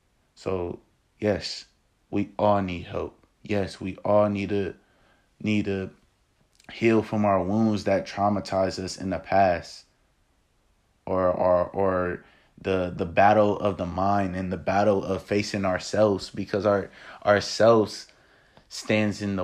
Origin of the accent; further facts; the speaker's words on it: Columbus, Ohio, United States; I'm from Columbus, y'all. Let me be technical. I'm from the suburbs of Columbus.